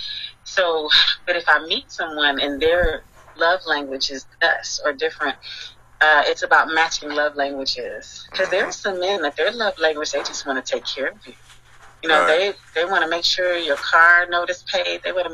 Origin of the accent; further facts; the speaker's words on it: Cleveland, Ohio, United States; Yeah, I'm from Cleveland, of course.